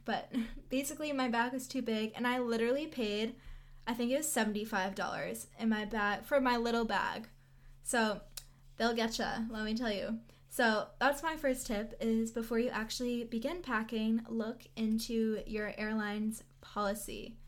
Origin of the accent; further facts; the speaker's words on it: United States; And I started with the first destination being the United States because that is my home country.